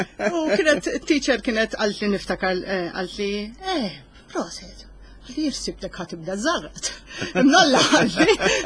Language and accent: Maltese; Burmarrad, Northern Region, Malta; also born or lived in Australia; Twelit l-Awstralja, però minn tfulijti dejjem għexx Burmarrat.